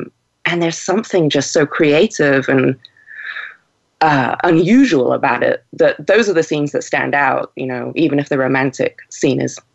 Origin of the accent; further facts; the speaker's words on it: England, United Kingdom; I grew up in England, where that sentiment is very much, well, thriving.